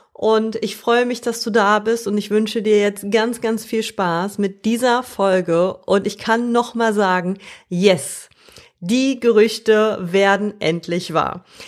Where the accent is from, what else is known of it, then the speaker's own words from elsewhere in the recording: North Rhine-Westphalia, Germany; Ich komme ja aus dem Rheinland hier und hier wird der Karneval wie wild gefeiert